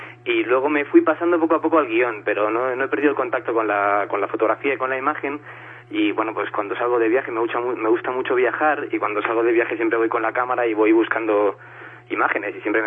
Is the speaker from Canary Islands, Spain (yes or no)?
no; Murcia, Region of Murcia, Spain; moved away as an adult; now in Leganés, Spain; Bueno, realmente soy de Murcia, pero me vine a estudiar a Madrid, empecé a estudiar, me encantó la ciudad, me encantó la comunidad y me he quedado aquí.